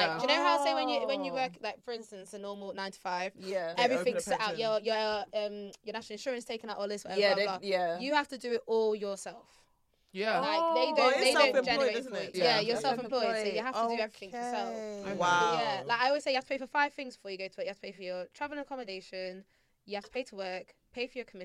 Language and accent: English; Texas, United States; I'm from down south. I don't want these American girls to come after me. I want to go West in America. I'm from Texas.